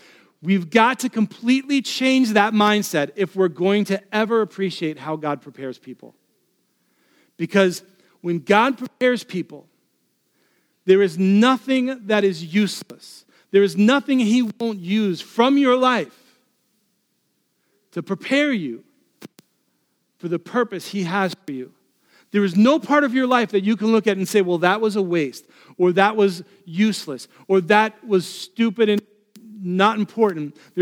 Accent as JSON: {"language": "English", "town": "New York City", "region": "New York", "country": "United States", "tie": "born there", "said": "So that's why I was born in New York City."}